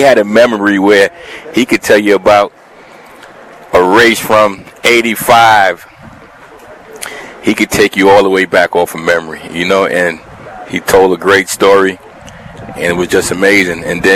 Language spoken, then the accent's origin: English; Brooklyn, New York, United States; now in Saratoga Springs, United States; I grew up in Brooklyn, no real connection to the horses, and moved to Saratoga and started working in a barbershop and met a bunch of horse guys.